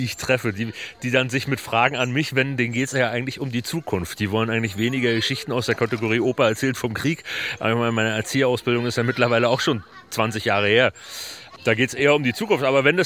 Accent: Wittenberge, Brandenburg, Germany; auch in meiner Heimatstadt in Wittenberge haben wir früher immer überlegt

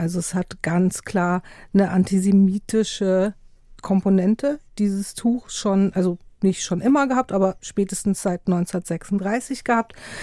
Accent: Munich, Bavaria, Germany; Ich komme ja aus München

